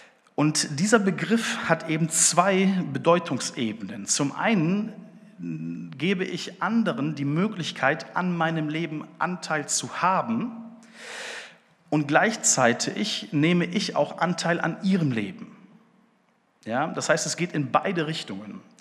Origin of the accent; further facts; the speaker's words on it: North Rhine-Westphalia, Germany; ich komme ja aus Ostwestfalen. Ostwestfalen ist so ein Landstrich hier in Deutschland, wo es überdurchschnittlich viele Gemeinden gibt.